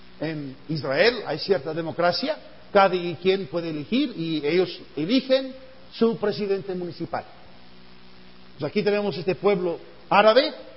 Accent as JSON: {"language": "Spanish", "country": "Mexico", "tie": "born or raised there", "also_born_or_lived": "United States / Honduras", "said": "Nací en los Estados Unidos, pero a la edad de 4 años yo me fui para México y fui criado en México. Después de estudiar en los Estados Unidos, regresé a México como misionero por 5 años. Y después de estar en México, fui a Honduras por 17 años."}